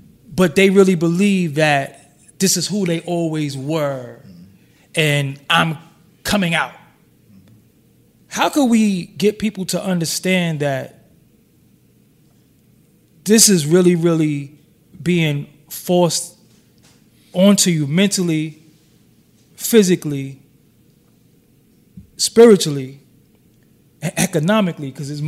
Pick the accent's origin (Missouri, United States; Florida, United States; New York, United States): New York, United States; Brooklyn; also born or lived in Staten Island; I grew up in Brooklyn, lived in Staten Island.